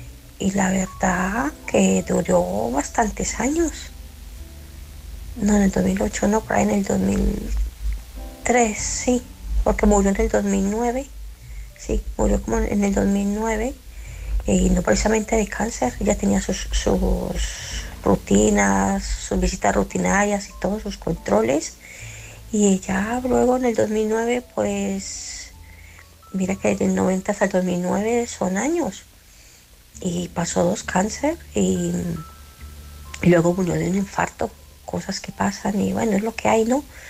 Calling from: Barcelona, Catalonia, Spain; de Barcelona.

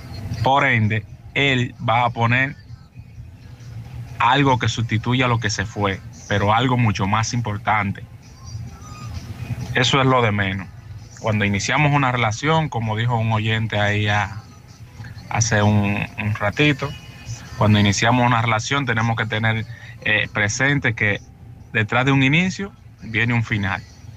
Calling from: Santiago, Dominican Republic; Soy dominicano … desde aquí de Santiago.

